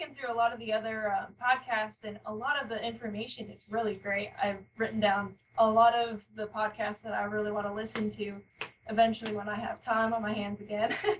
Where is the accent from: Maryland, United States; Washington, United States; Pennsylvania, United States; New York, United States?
Washington, United States; Well, yes, I am from Washington, but right now I'm in Missouri.